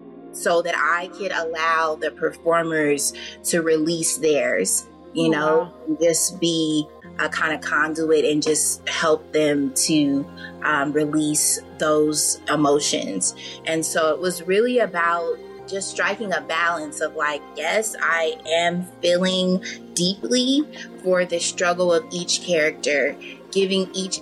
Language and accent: English; California, United States; I think for me, I grew up born and raised in the Bay Area